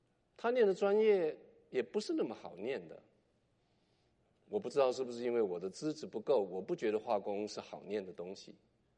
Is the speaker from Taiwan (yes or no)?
no; China; 首先，我们中国人有一句话5个字，在这样子的潮流里面就不适用了。